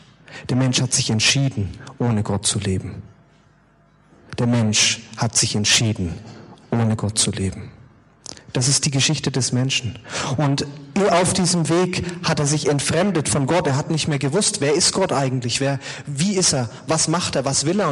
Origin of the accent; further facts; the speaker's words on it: Fürth, Bavaria, Germany; ich bin eigentlich kein Franke, ich komme aus Fürth, aber meine Eltern sind nicht deutsch